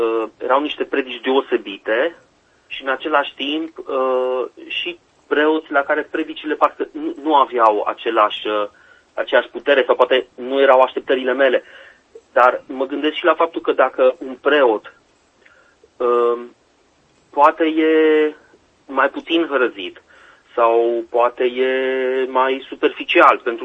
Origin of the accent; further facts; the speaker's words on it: Sibiu, Sibiu County, Romania; sunt din Sibiu